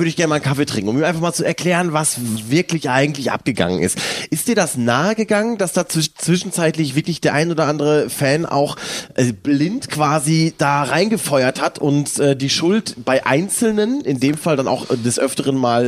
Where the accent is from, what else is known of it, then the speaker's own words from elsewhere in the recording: Hamm, North Rhine-Westphalia, Germany; in meiner Heimatstadt in Hamm damals